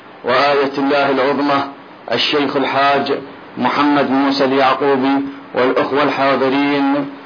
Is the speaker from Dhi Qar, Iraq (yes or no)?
yes; Nasiriyah, Dhi Qar, Iraq; نحن أبناء مدينة الناصرية الفيحاء، وبالخصوص من مدينة الصدر المقدس،